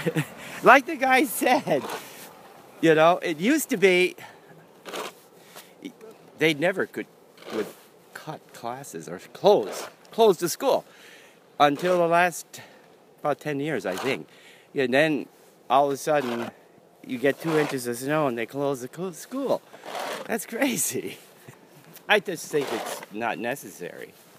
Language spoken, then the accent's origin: English; Wisconsin, United States; I'm from Wisconsin.